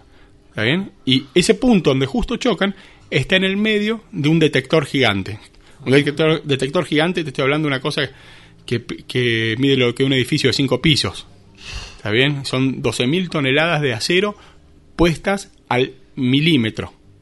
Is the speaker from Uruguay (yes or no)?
no; San Luis, Argentina; also born or lived in Spain; nací acá en San Luis en 1976, cursé el colegio secundario acá en la escuela Juan Pascual Pringle y después estudié en el Instituto Balseiro.